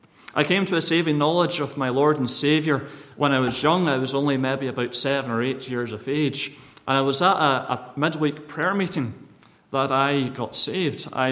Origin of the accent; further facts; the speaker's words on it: London, United Kingdom; born there; also born or lived in Northern Ireland; I was born in London.